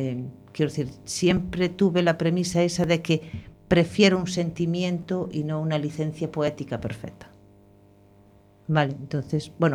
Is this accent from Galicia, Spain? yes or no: yes; Galicia, Spain; born there; Yo no nací aquí, en Coruña, nací en la provincia, pero no en Ciudad Coruña. Pero para mí es la ciudad primero que me acogió